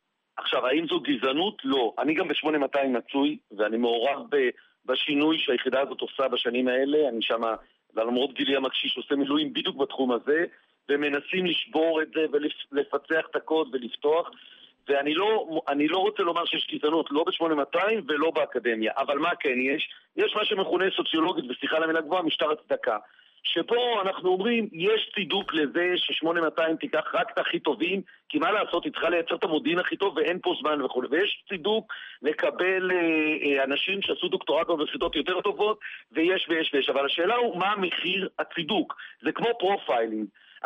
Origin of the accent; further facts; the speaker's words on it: Bat Yam, Tel Aviv District, Israel; אני אשכנזי, אני לא בא בשם המזרחיים, אני לא מזרחי, גדלתי במשפחה אשכנזית, אומנם בבת ים, באלי כהן, ג'סי כהן וכו' וכו', אבל וכולם, ואני נתפס כמרוקאי, אבל אני ממש אשכנזי